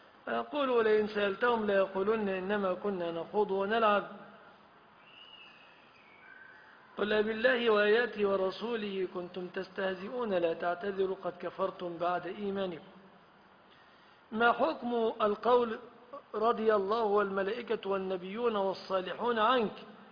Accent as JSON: {"language": "Arabic", "country": "Egypt", "said": "في بلادنا مصر"}